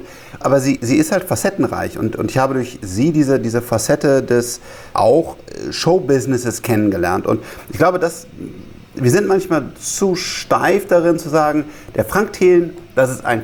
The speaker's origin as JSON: {"language": "German", "region": "Rhineland", "country": "Germany", "said": "Und ich bin Rheinländer"}